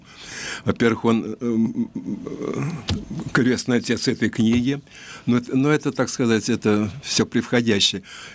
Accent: Moscow, Russia; Да, вы знаете, я очень люблю центр, потому что я вырос

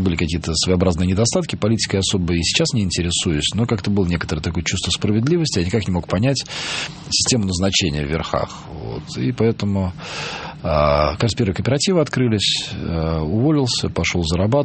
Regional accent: Moscow, Russia; also born or lived in Saint Petersburg, Russia; я вообще москвич

